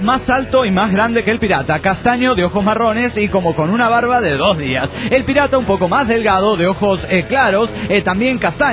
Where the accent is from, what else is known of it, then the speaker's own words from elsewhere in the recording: Cochabamba, Bolivia; de Cochabamba, Bolivia.